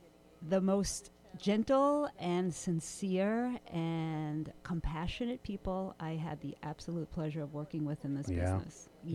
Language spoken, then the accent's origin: English; New York, United States; Well, we grew up together on Long Island.